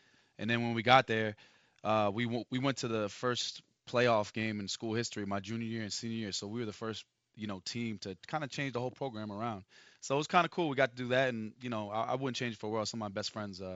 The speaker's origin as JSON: {"language": "English", "region": "New Jersey", "country": "United States", "said": "Yeah, I'm from Jersey. Proud of it."}